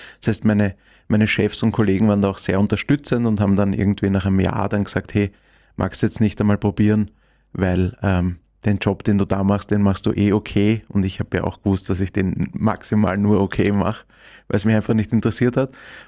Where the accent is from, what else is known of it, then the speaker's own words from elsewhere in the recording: Vienna, Austria; Also als Kind war es schon sehr cool, weil es sind so 3 hohe Wohntürme